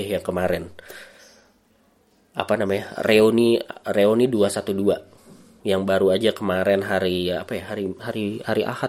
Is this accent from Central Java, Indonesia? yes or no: no; Padang, West Sumatra, Indonesia; Kalau ada orang yang memilih anggota DPR karena dia orang Padang, gue orang Padang.